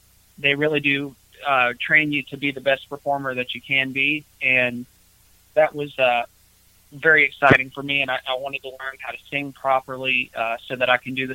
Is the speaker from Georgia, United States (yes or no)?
yes; Atlanta, Georgia, United States; now in Nashville, United States; And I'm from Atlanta. I'm actually from Atlanta, Georgia.